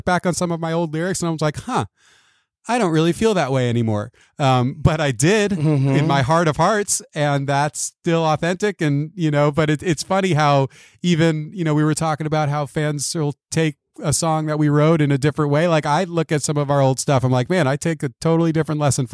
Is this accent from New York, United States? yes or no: yes; Long Island, New York, United States; accent: New York; I grew up in Long Island, New York.